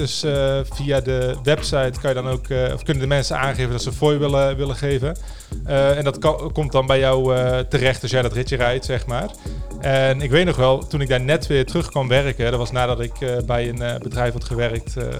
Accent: Roosendaal, North Brabant, Netherlands; also born or lived in Papendrecht; Ik ben 28 jaar. Opgegroeid in Roosendaal dus. En ik ben geboren in Papendrecht. Dat is heel ergens anders. Het is een stukje verder weg van Roosendaal.

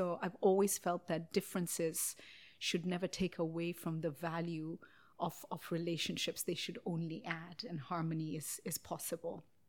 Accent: Kenya; so I'm mixed race, I'm Kenyan, but my father's family were from a place called Kashmir, which is between India and Pakistan and still subject to quite a bit of conflict.

